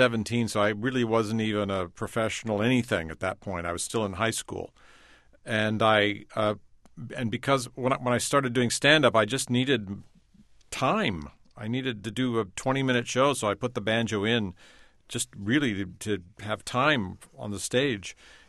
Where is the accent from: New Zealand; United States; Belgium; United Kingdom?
United States; Texas; born there; I was born in Texas.